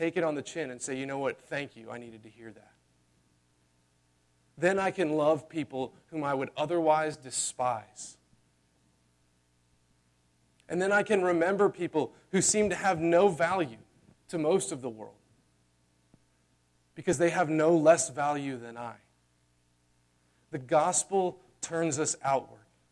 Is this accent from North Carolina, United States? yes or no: yes; Chapel Hill, North Carolina, United States; Okay, I grew up in Chapel Hill